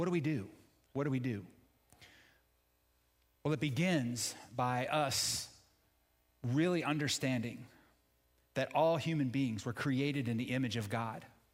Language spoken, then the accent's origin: English; Florida, United States; And, you know, I grew up near the East Coast where, you know, surfing was a way of life. You go over there, kind of hang out in Daytona, Ormond Beach, you know, New Smyrna, those kind of places.